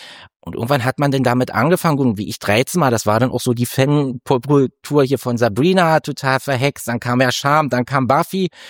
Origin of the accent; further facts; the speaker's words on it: Rheinsberg, Brandenburg, Germany; Ja, also ich komme ja aus einer sehr ländlichen Region. Ich komme ja eigentlich aus Rheinsberg.